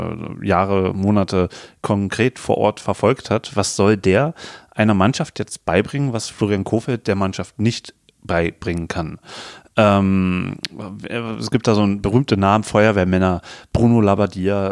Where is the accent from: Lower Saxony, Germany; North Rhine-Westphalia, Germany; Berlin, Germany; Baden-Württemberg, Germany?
Berlin, Germany; Ich bin Berliner